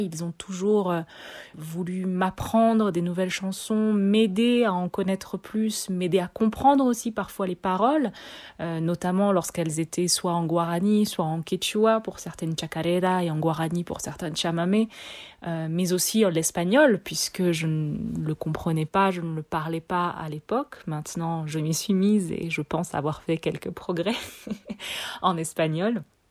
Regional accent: France; Moi, je suis française, née d'un papa qui vient de Madagascar, ma maman vient du nord de la France, je n'ai pas du tout de sang argentin

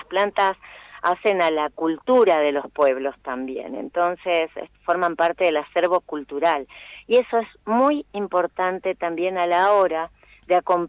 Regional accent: María Grande, Entre Ríos, Argentina; Yo soy oriunda de Entre Ríos

